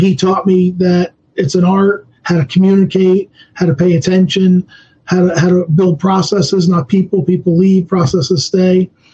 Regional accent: New York City, New York, United States; I grew up in New York City, and I was always doing side hustles, working, trying to figure things out.

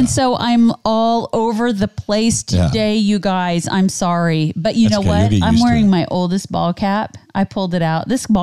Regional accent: Kansas, United States; Well, the Farmer's Almanac, which we're from Kansas.

